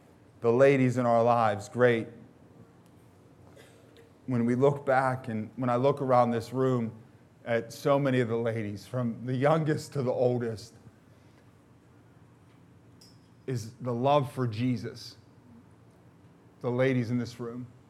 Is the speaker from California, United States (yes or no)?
no; McKeesport, Pennsylvania, United States; I'm from McKeesport, it's just who I am, it's in me, okay?